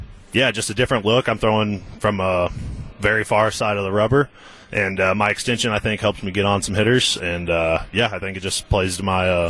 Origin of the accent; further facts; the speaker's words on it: Illinois, United States; with me growing up in very southern